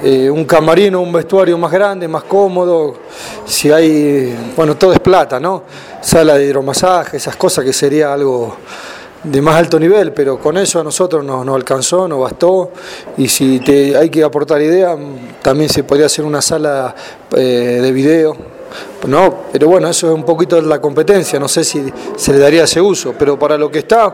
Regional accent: Argentina; Yo como argentino estoy muy orgulloso de la hospitalidad

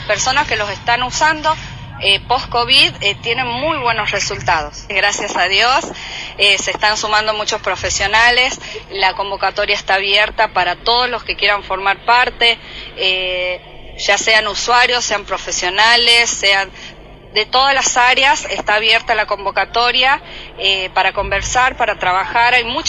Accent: Concepción, Biobío, Chile; es emocionante porque somos de Concepción

